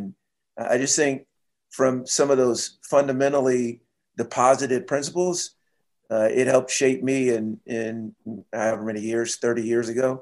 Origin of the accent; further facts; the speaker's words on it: Seattle, Washington, United States; I was from Seattle, or lived in Seattle.